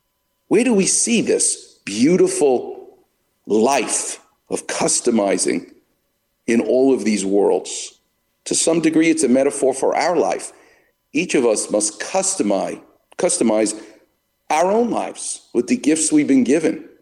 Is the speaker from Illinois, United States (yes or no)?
no; Far Rockaway, New York, United States; born there; my mother, the nurse, actually took care of Bob Kane at St. Joseph's Hospital, where I was born in Far Rockaway.